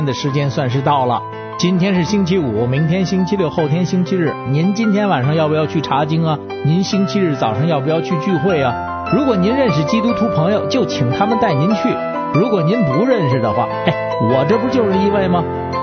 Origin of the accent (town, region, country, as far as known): Beijing, China